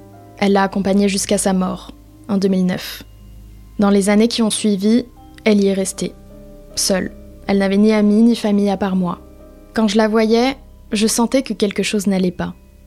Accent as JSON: {"language": "French", "town": "L'Haÿ-les-Roses", "region": "Île-de-France", "country": "France", "tie": "born or raised there", "also_born_or_lived": "Niort", "said": "Je suis née à Niort, où mes parents étaient partis pour le travail, avant de revenir en région parisienne, à L'Haÿ-les-Roses."}